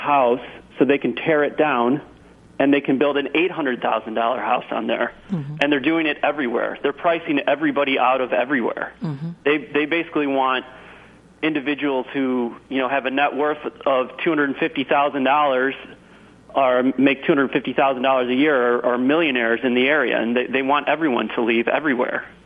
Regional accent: Chicago, Illinois, United States; now in Clearwater, United States; I'm from Chicago. That's where I grew up. I currently live in the Clearwater area in Florida now.

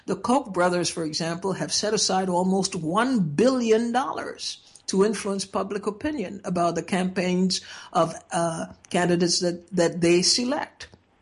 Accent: Trinidad & Tobago; I grew up in Trinidad where people actually did debate.

